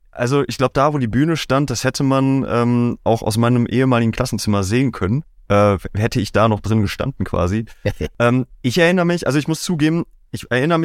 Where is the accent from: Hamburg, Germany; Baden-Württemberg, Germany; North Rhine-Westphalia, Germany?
North Rhine-Westphalia, Germany; Kevelaer; Kevela, für alle die es nicht wissen, holländische Grenze, Niederrhein, westlich des Ruhrgebiets.